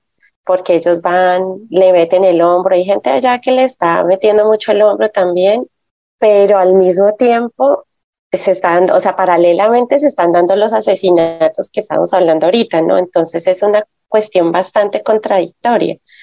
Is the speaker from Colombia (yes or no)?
yes; Colombia; moved away; nuestro papel acá como colombianos en el exterior, colombianos y colombianas en el exterior